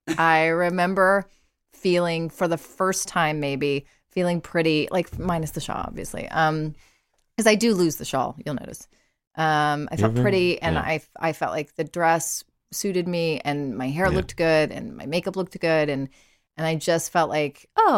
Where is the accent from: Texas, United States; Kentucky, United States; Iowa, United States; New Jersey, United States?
Texas, United States; accent: Texas; it is my Texas accent blended in with my British accent